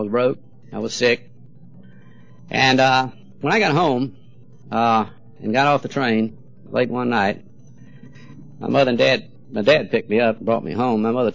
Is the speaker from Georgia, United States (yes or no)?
yes; Savannah, Georgia, United States; from Savannah, Georgia. I'd like to meet you. Going to be in town."